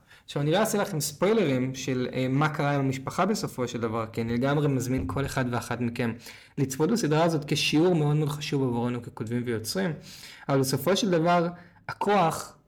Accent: Tel Aviv, Tel Aviv District, Israel; כן, אני תל אביב במקור

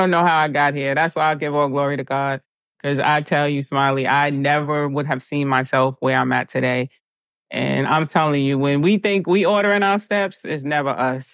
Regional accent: Hempstead, New York, United States; So Prayers of a Mother was based on my life growing up in Hempstead, coming from, again, struggling but loving family.

